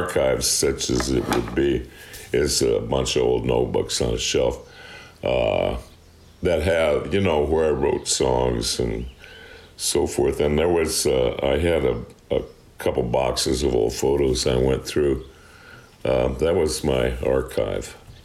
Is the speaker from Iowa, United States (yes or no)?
yes; Iowa, United States; also born or lived in Missouri / Kansas; I was raised not just in Iowa, but also in southern Missouri and southern Kansas. When my dad was a preacher, he was from southern Missouri. And we spent about 5 years down in a town called Parsons, Kansas, just north of the Oklahoma border.